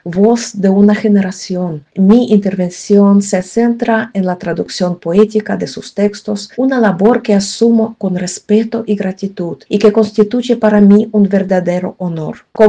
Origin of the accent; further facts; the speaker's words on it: Eastern Ukraine, Ukraine; Ambos provenimos del este de Ucrania.